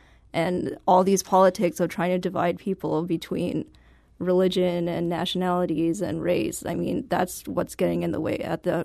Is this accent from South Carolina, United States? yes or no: no; Albany, New York, United States; born there; So when I was born in New York in Albany, and that's 3 hours away from where 9/11 occurred.